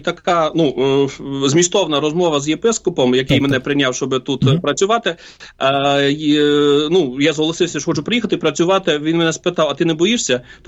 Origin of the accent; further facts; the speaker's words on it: Western Ukraine, Ukraine; also born or lived in Poland; Ну, я народився на Україні, на Західній Україні, тут закінчив школу і сільськогосподарський технікум. Пізніше 25 років я жив і працював в Польщі